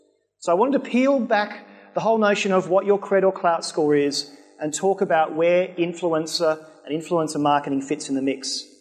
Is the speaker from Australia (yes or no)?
yes; Australia; to go away, you're a loud, obnoxious Australian.